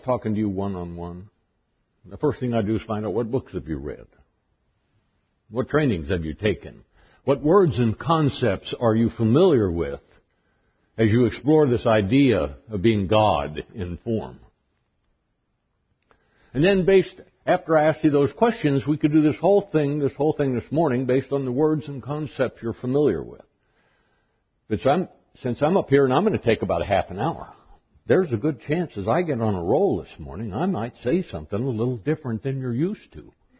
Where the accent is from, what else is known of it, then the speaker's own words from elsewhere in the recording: Seattle, Washington, United States; I grew up in Seattle. Bellevue Unity was the second Unity church I ever went to back in the late 70s.